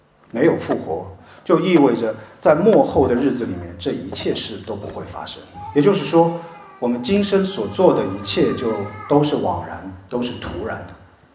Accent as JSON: {"language": "Chinese", "country": "China", "said": "不是我们中国人常说的死去元知万事空。"}